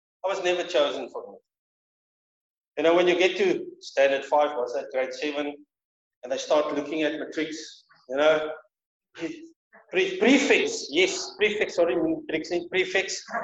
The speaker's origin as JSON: {"language": "English", "town": "Brixton", "region": "Gauteng", "country": "South Africa", "tie": "born or raised there", "said": "I was born in Brixton, in a railway dorpie, which was considered, if it's working for the railway, you know, you were nothing."}